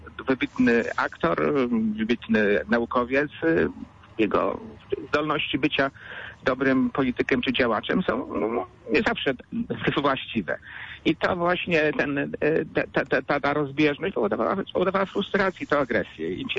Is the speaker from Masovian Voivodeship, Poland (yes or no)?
no; Bydgoszcz, Kuyavian-Pomeranian Voivodeship, Poland; Ja też z Bydgoszczy pochodzę, z okolic, ja akurat Śródmieścia, z okolicy obok, zwanej Biedaszkowem, to już wszystko mówi ta okolica.